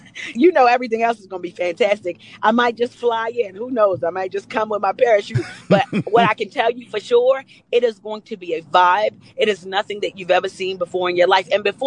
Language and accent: English; Jamaica; I'm Jamaican, so I'll eat curry chickpeas with some rice and peas and some cabbage and some plantain